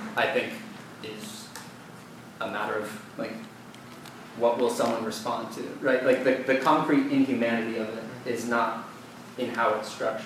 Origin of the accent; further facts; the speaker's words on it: Iowa, United States; Steve King's been in office for a long-ass time. I'm from Iowa.